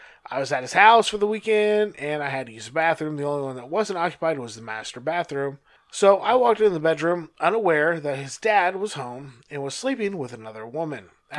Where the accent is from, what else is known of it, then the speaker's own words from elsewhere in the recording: Indiana, United States; I'm like, dude, you come back to my hometown. You come to Indiana, I'll take you to a place where I'll show you how to spend $100.